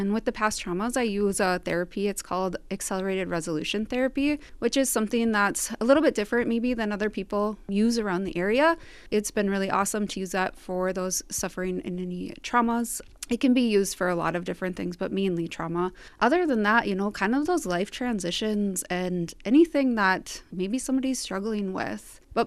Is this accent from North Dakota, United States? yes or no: yes; Buffalo, North Dakota, United States; Yeah, I'm from Buffalo, North Dakota.